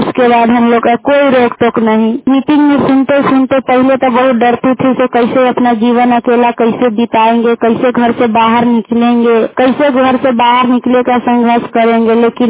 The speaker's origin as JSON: {"language": "Hindi", "town": "Sakri", "region": "Bihar", "country": "India", "said": "सकरी पंचायत के रहने वाली हूँ। जिला मुजफ्फरपुर थाना करजा तो सकरी तक वही भाया पता ही ब्लॉक मरण के रहने वाली हूँ।"}